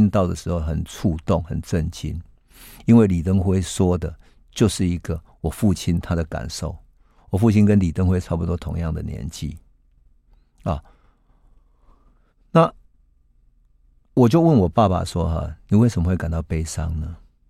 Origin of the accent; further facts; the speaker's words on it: Taichung, Taiwan; 我过去是在台湾台中的乡下长大的一个典型的台湾孩子